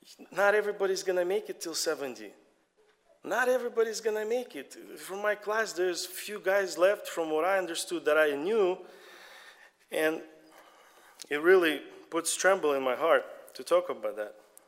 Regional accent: Russia; I remember growing up in Russia, I was 8, 9 years old, just like my kids.

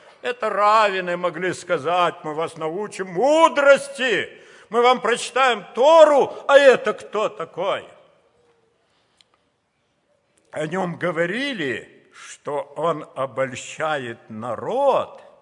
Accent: Kazakhstan; born there; Я родился в Казахстане, и я застал то время

